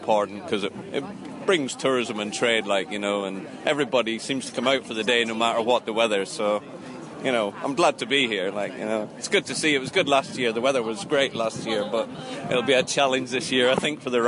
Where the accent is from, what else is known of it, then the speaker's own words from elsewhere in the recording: Bempton, Yorkshire and the Humber, United Kingdom; from Bempton.